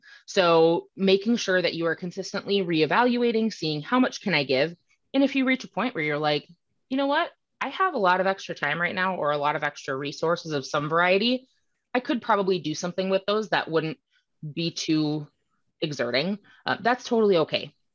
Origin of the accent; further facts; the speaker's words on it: Prior Lake, Minnesota, United States; I grew up in Prior Lake, Minnesota, in an area that is relatively wealthy compared to, even other areas I've lived in my life.